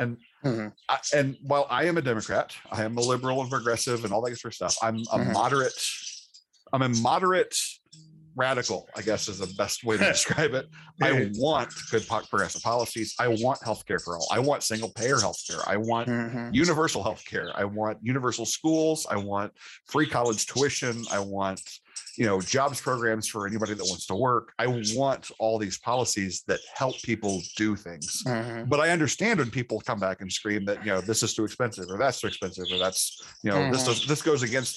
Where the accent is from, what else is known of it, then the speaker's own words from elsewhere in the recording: Indiana, United States; I grew up in Indiana. I'm from here. I'm from 50 miles north of Indianapolis.